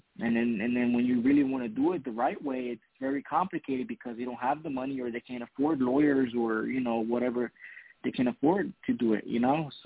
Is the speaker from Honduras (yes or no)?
yes; Honduras; Oh, I'm from Honduras, Central America, where it's a lot of crime rates. It's a very horrible country.